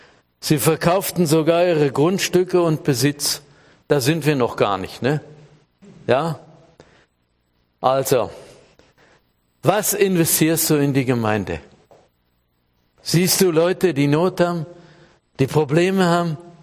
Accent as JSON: {"language": "German", "town": "Elbenschwand", "region": "Baden-Württemberg", "country": "Germany", "said": "Da, wo ich herkomme, Elbenschwand ist ja eine Sackgasse, denke ich auch manchmal."}